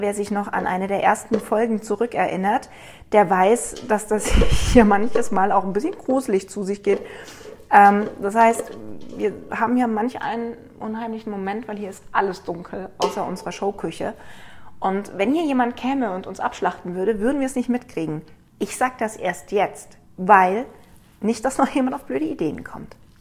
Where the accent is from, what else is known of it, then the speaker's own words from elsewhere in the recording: Baden-Württemberg, Germany; Weil als Schwäbin mit Mauldäschle mache ich das natürlich sehr gern.